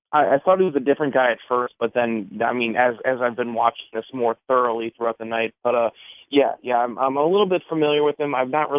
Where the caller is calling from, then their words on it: Wisconsin, United States; from Wisconsin.